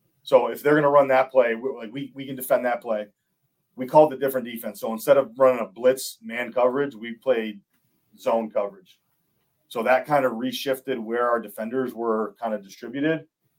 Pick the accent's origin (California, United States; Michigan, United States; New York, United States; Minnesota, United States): New York, United States; Like, I'm from Central New York. I grew up just north of Syracuse.